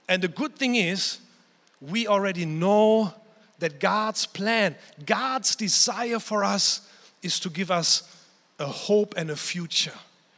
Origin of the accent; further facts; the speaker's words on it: Germany; I remember growing up in Germany.